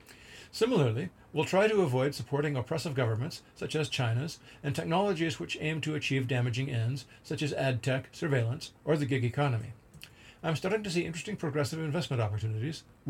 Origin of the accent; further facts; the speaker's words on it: Canada; means that a great big chunk of the windfall will eventually go off to Ottawa, which I'm okay with. Being Canadian is, on balance, a good financial bargain.